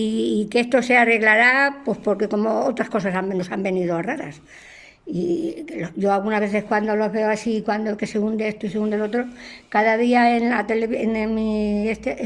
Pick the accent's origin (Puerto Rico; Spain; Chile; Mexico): Spain; Moral; yo tengo mi cultura de cuando iba al colegio, a la escuela allí en mi pueblo de Moral, y luego ya aquí